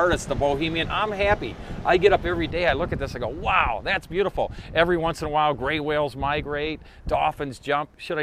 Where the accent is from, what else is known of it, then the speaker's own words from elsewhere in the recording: Michigan, United States; I did. Yeah, I grew up in Michigan in the Midwest.